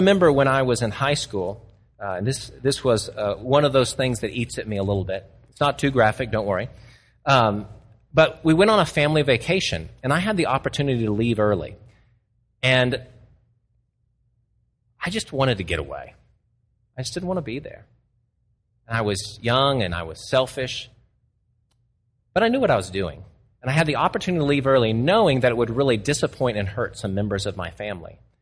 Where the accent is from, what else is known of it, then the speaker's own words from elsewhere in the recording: Texas, United States; born there; I always tell them, I was born in Texas, and I was the fourth of five boys, and I love to play sports.